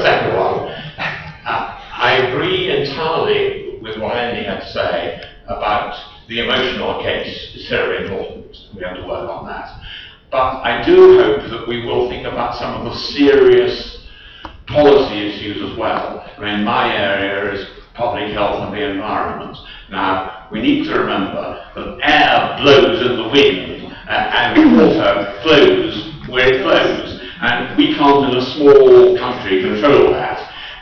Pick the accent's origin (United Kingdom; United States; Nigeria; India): United Kingdom; Like Alison, I feel European. I'm a British European.